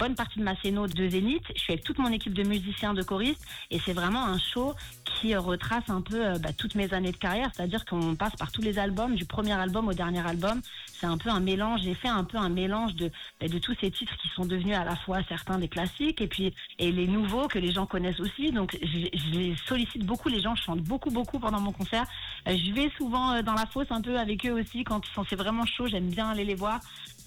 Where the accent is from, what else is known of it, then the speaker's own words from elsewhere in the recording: Lyon, Auvergne-Rhône-Alpes, France; Moi je suis une lyonnaise, hein, lyonnaise de cœur, lyonnaise d'enfance. C'est-à-dire que j'ai grandi pas très très loin.